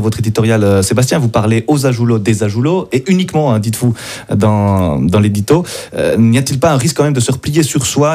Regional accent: Jura, Switzerland; Moi, je suis à Joulot d'adoption, mais parce que je viens des Franches-Montagnes, nous ne l'oublions pas quand même.

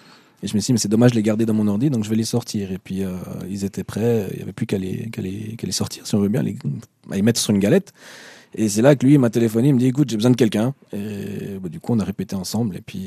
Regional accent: Aigle, Vaud, Switzerland; now in Tavannes, Switzerland; je me suis exilé, parce que à la base je viens de la région d'Aigle, hein, Aigle-Montreux, et je me suis exilé dans le Jura-Bernois du côté de Saint-Imier au tout début, pour finir à Tavannes

